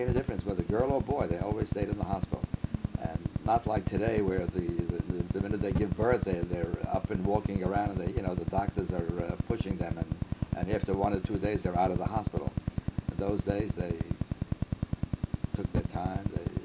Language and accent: English; Brooklyn, New York, United States; I grew up in Bensonhurst, Brooklyn.